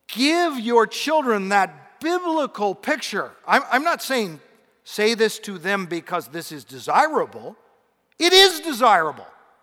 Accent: Pacific Northwest, United States; I'm from the Pacific Northwest, and we think there that trees have souls

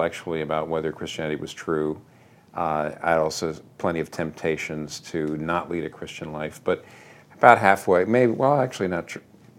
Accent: Pennsylvania, United States; Well, I was raised in Pennsylvania in a middle-class home.

